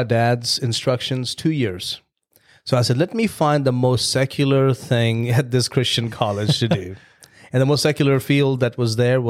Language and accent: English; India; But I'm from India. Your family's from here. I don't know how that's going to be.